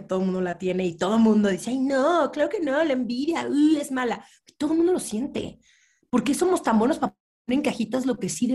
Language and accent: Spanish; Mexico City, Mexico; yo nací, crecí en la Ciudad de México